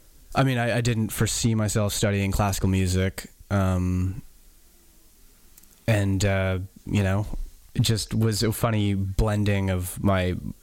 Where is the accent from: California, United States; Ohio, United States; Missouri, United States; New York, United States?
California, United States; Danville; also born or lived in Ballard, United States; Okay, well, I was born in Ballard, Washington, and then I was there for 9 years, roughly, and then grew up the rest of my adolescent to teenage in California, a place called Danville in the Far East Bay